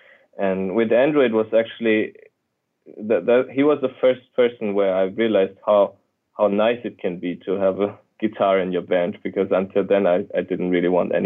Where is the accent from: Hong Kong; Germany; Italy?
Germany; moved away as an adult; now in United States; Yeah, it was pretty much right after high school. Yeah, the reason was that my piano teacher at that time in Germany, or actually in Switzerland, because I live right at the b